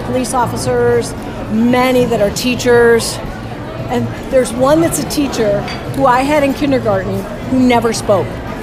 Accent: Sycamore, Illinois, United States; That's how I got to be in my hometown.

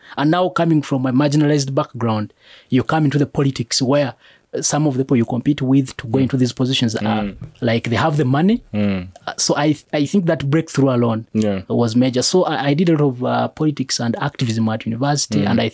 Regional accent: Bukomansimbi, Central Region, Uganda; Yes, I grew up in Bukomansimbi. Even my schools, I went in rural schools.

